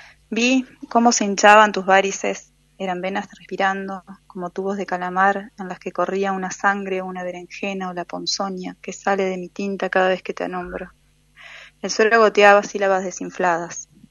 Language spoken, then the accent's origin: Spanish; Viale, Entre Ríos, Argentina; sobre todo en familias de ciudades pequeñas como yo, que crecí en Viale